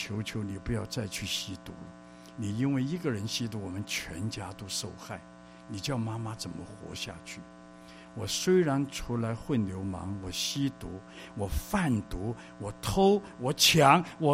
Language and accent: Chinese; Hong Kong; 从小我在香港长大，12、13岁的时候呢，我就出来鬼混。